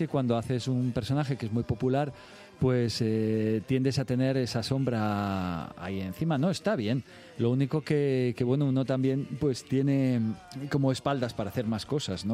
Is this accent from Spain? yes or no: yes; Madrid, Community of Madrid, Spain; yo soy de Madrid, nacido en Madrid y he vivido casi toda mi vida en Madrid. Sí, sí, llevo unos cuantos años aquí.